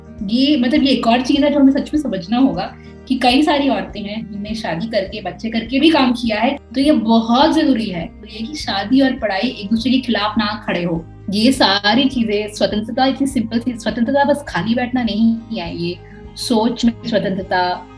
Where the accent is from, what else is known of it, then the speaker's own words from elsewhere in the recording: Kerala, India; मैं केरला से आती हूँ